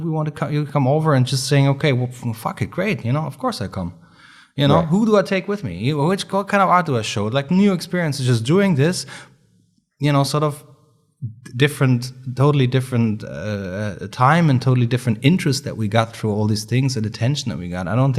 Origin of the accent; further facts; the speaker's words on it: Germany; English is a second language; We're from Germany